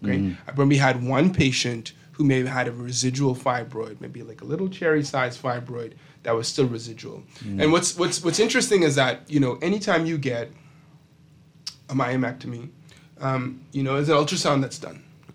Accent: Bahamas; I'm from the Bahamas.

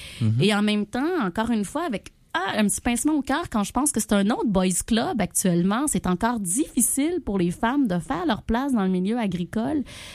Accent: Brigham, Quebec, Canada; born there; c'est vrai que je me décris du milieu rural. Je suis née à Brigham, un petit village, avec des chevaux.

